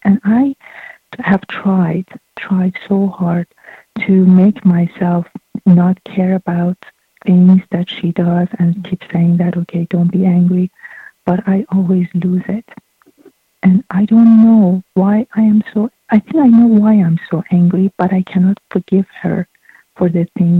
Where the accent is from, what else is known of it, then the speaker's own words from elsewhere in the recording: Iran; I'm from Iran.